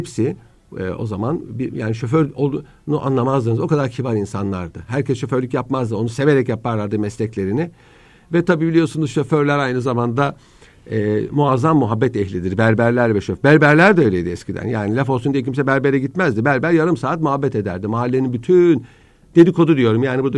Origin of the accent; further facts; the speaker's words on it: Ankara, Turkey; Ben Ankara'da doğdum büyüdüm. Ankara'da bile otomobil azdı.